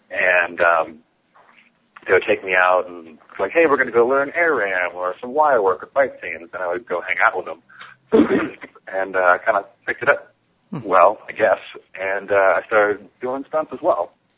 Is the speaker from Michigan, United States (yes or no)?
no; Bakersfield, California, United States; I grew up in Bakersfield, California. I remember the Sunday matinees.